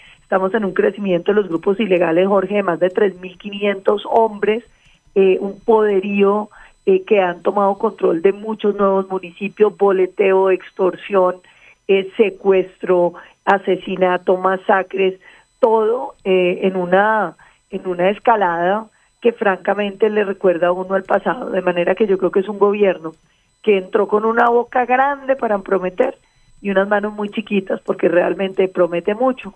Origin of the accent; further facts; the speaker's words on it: Colombia; la manera como los colombianos vamos a poder vivir